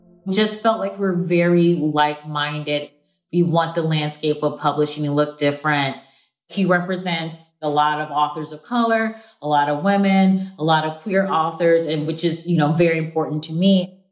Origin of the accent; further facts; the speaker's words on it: Midwest, United States; Because I'm from the Midwest. Everything is well done.